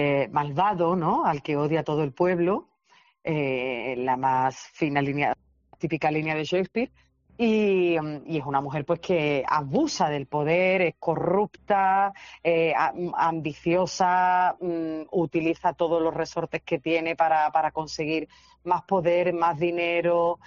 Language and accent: Spanish; Cádiz, Andalusia, Spain; Venimos de donde venimos desde Cádiz y en general desde